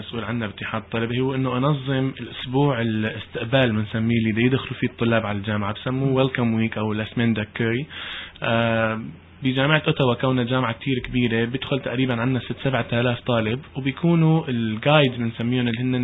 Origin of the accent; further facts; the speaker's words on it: Syria; now in Canada; بس انه انا سوري مثلا